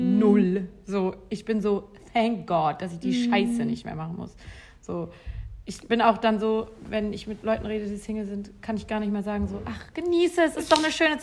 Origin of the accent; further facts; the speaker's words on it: Mönchengladbach, North Rhine-Westphalia, Germany; Ich komme aus Gladbach, sagt man. Ich komme aus Gladi. Ich bin Gladi.